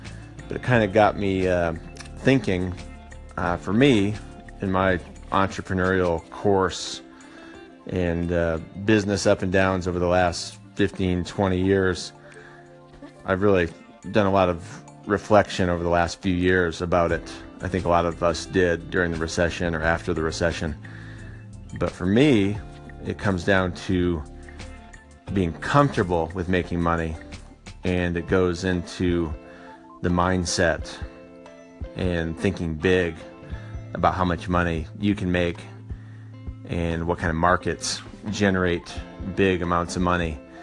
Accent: Flint, Michigan, United States; now in Aspen, United States; I grew up outside of Flint, Michigan. You've all heard of Flint with the water crisis. And now I live near Aspen, Colorado.

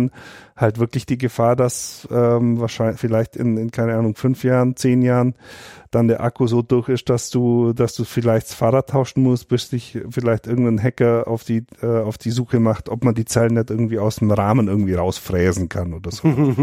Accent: Kruzell, Bavaria, Germany; also born or lived in Kempten; Also wir haben ja als Kind in Kruzell gewohnt und in Kempten haben meine Eltern gearbeitet.

